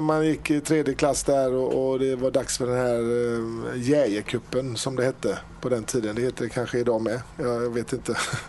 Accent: Stenkullen, Västra Götaland County, Sweden; Jag kommer från Lerums kommun, Stenkullen. Jag har gått skola i Gråbo.

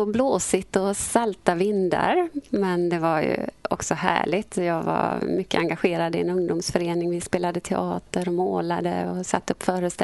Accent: Glommen, Halland County, Sweden; Jag kommer från ett litet fiskeläge som heter Glommen och ligger i Halland, en mil norr om Falkenberg ungefär.

